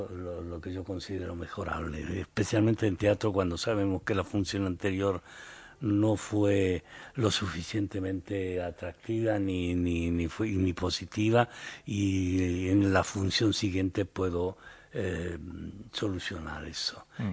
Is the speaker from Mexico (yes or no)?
no; Argentina; Tomo mate, que soy argentino.